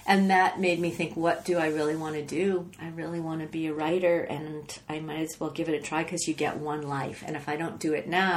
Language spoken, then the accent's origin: English; Boston, Massachusetts, United States; I was from Boston. Nobody has a car.